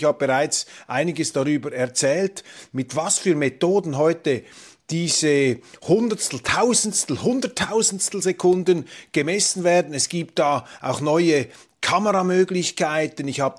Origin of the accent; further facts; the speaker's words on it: Switzerland; Das ist schon unglaublich, und es macht einen als Schweizer natürlich stolz, wenn eine unserer Firmen da ganz vorne dabei ist.